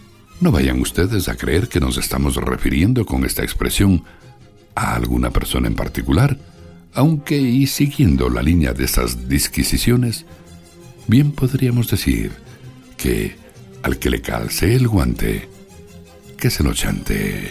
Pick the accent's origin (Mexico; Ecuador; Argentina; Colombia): Ecuador; Los ecuatorianos tenemos nuestra propia manera de hablar, y esta sana costumbre debe conservarse a toda costa, puesto que el idioma identifica a los pueblos.